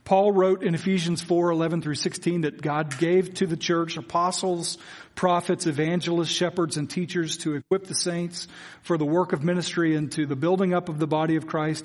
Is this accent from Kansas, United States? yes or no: no; Noble, Oklahoma, United States; My hometown, where I grew up in elementary school, Noble, Oklahoma, we used to ride our bikes all over.